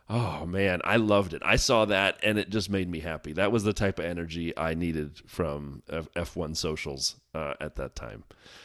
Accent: United States; as an American growing up in America, people don't change teams before the season's over here.

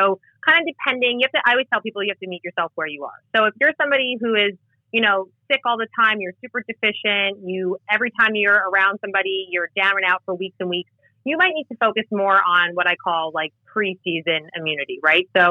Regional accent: New Jersey, United States; you know, I'm from New Jersey. We're known as a garden state.

